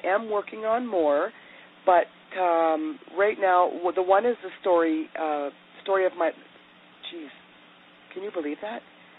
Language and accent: English; Canada; because I'm Canadian